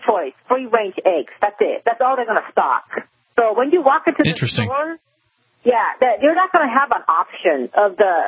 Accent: California, United States; When I was in California, I grew up in California

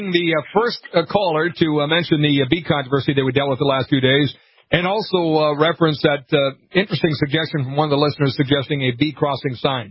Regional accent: Montevideo, Minnesota, United States; At least in Montevideo, my hometown, they call it the Lanes, right? The Monty Lanes.

